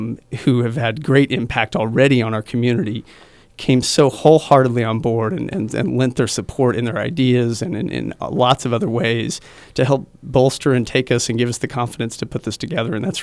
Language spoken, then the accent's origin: English; Wichita, Kansas, United States; I came up here from Wichita to go to K-State and graduated in the early 90s